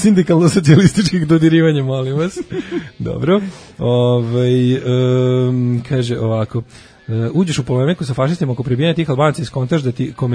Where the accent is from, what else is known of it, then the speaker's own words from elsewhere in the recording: Čantavir, Vojvodina, Serbia; čuo sam da je najezda smrdi buba u Srbiji, kod nas u Čantaviru